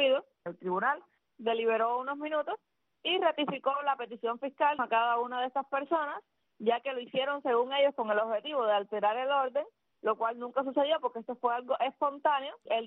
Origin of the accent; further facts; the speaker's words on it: Cuba; Y nosotros también somos ciudadanos cubanos